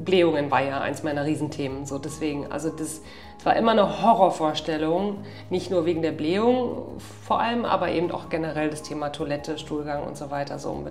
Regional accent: Mecklenburg-Vorpommern, Germany; also born or lived in Düsseldorf; ich komme aus dem Mecklenburgischen ursprünglich, habe aber lange in Düsseldorf gewohnt und bin jetzt seit 3 Jahren dauerhaft reisend, also ohne festen Wohnsitz.

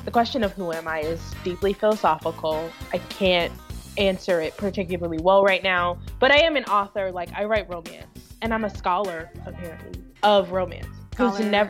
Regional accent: Kentucky, United States; I'm also born and raised in Kentucky.

